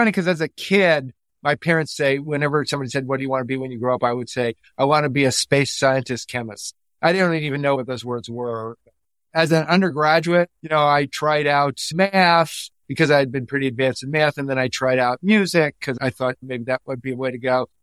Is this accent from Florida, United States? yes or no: yes; Florida, United States; I realize I've now acquired a lot of affinity for that from growing up in South Florida.